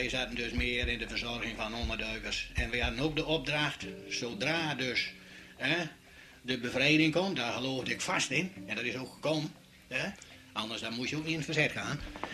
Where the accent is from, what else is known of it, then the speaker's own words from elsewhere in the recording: Netherlands; ik heb geprobeerd te moeten doen wat je als Nederlander moest doen.